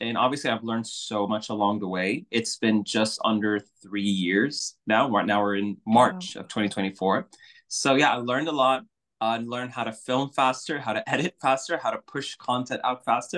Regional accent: Saudi Arabia; And I'm from Saudi Arabia.

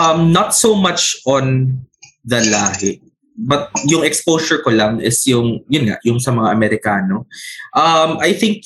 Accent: Visayas, Philippines; Ako, personally, Bisaya ako.

